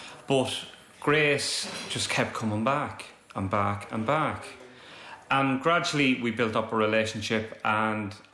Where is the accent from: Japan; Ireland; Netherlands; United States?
Ireland; Dublin, Leinster; I grew up in Dolphin House, therefore I started experimenting at 11, 12, 13.